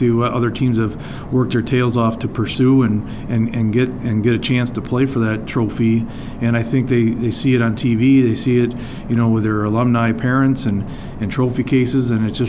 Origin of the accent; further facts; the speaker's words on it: Tomah, Wisconsin, United States; But you know, I was from Toma, and Wisconsin Dells is in our conference.